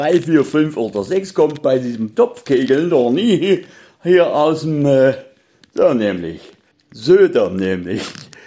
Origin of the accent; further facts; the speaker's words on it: Bavaria, Germany; Aber als Bayer, da würfelt sie trotzdem